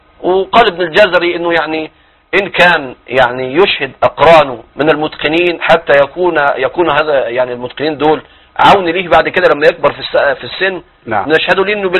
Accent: Egypt

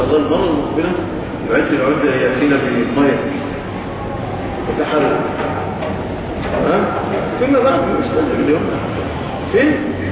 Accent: Egypt; also born or lived in Yemen

